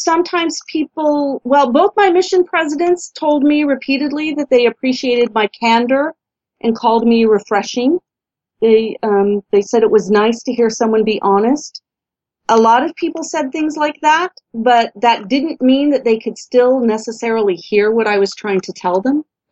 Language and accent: English; Thatcher, Arizona, United States; He used to give conference talks about his hometown, which was my hometown. So when I was backpacking across Europe, I would run into Mormons and they would ask where I was from, and I would say, I'm from Thatcher